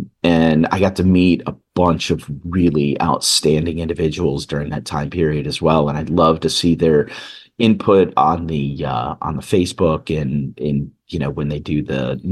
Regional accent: Columbus, Ohio, United States; also born or lived in England, United Kingdom; now in Irvine, United States; I am in Southern California. I live in Irvine. I grew up in Columbus and spent a year in between those two stops. I spent a year in England.

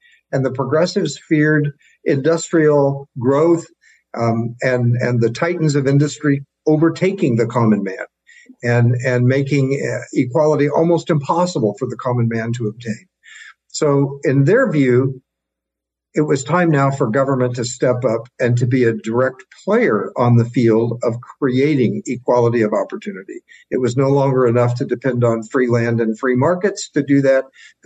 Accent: Kansas, United States; My home state of Kansas was heavily populated by people who came and claimed free land.

